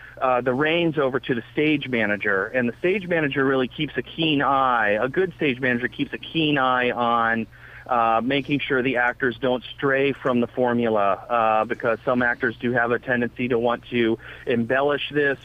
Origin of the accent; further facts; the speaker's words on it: Illinois, United States; it really kind of fed into my sensibilities being a Midwesterner. I was born and raised in Illinois, and spent the first formative years of my professional career in Chicago.